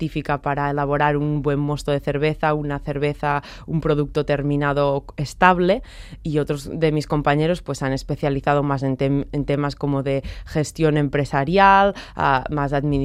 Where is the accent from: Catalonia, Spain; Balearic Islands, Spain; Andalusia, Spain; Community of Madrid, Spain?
Catalonia, Spain; Girona; moved away as an adult; now in Bilbao, Spain; yo soy catalana, soy de Girona, pero hace unos años que estoy viviendo ya aquí en País Vasco y vivo en Bilbao actualmente.